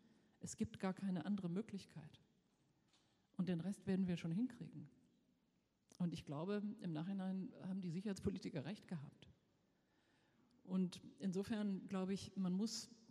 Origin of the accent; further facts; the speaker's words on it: Germany; das sage ich als Deutsche sehr bewusst